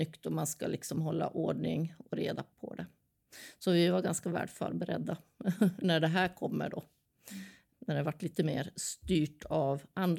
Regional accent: Norra Hammar, Jönköping County, Sweden; jag kommer från Norra Hammar, det är 5 kilometer därifrån, ett brukssamhälle där.

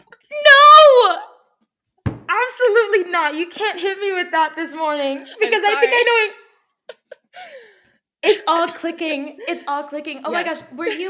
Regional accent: Texas, United States; now in New York, United States; So first step for me, like I said, I was raised in Texas.

